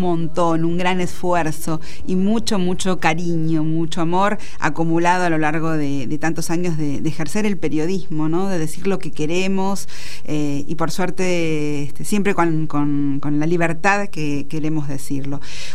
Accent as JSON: {"language": "Spanish", "country": "Argentina", "said": "Bueno, ¿estos somos los argentinos?"}